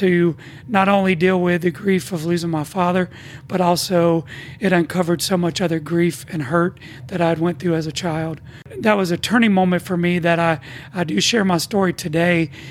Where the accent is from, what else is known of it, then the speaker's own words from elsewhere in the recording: the South, United States; as a male growing up in the South